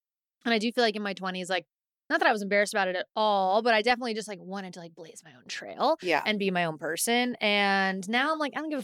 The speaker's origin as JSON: {"language": "English", "town": "Ashland", "region": "Kentucky", "country": "United States", "accent": "Kentucky", "said": "oh, I'm from Kentucky. And, like, I hate it so much. And, like, now you're like, I'm from Ashland. And, like, I lived here for, like, 15 years and I still have this accent."}